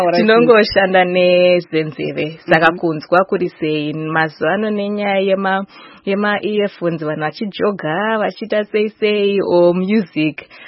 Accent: Harare, Zimbabwe; I'm from Zimbabwe, Harare.

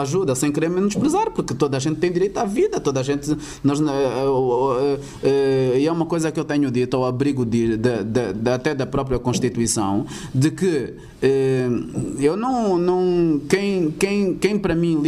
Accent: Angola; como angolanos, como africanos que somos

